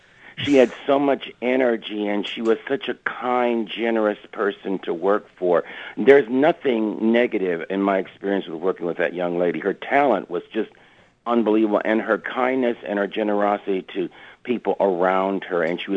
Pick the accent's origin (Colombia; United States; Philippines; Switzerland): United States; Katy, Texas; I always tell people I am not from Houston. I am from Katy, Texas, which is, you know, essentially will be eventually become Houston the way it's looking.